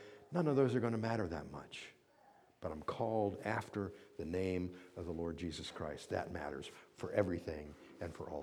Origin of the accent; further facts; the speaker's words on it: United States; If my first thing is to identify myself as an American, well, that's okay.